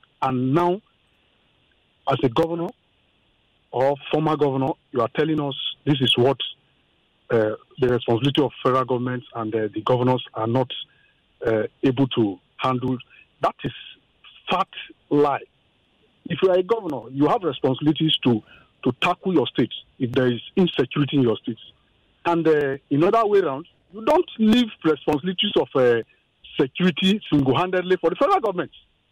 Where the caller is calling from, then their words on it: Ikeja, Lagos, Nigeria; I'm calling from Ikeja.